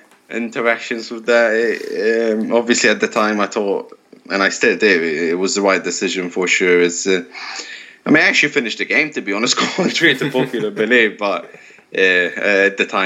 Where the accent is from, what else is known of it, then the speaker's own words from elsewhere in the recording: Malta; I was from Malta